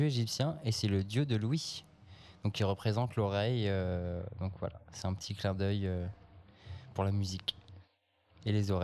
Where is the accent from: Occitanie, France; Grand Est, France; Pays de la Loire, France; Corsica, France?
Pays de la Loire, France; moved away as an adult; now in Réunion; Et je viens de Vendée de base, voilà, mais depuis 2016, je suis à l'île de la Réunion.